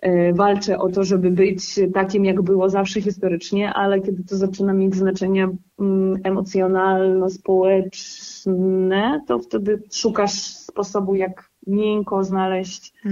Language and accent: Polish; Novotroitske, Donetsk Oblast, Ukraine; also born or lived in Crimea / Kharkiv; ale pochodzę z Nowotroickiego, z tego, co słyszeliście, Wolnowacha, które teraz jest miasto bohater, to jest obok mnie, to jest 20 kilometrów od Doniecka, pomiędzy Donieckiem a Mariupolem. I jestem z tych terenów, ale też część życia spędziłam na Krymie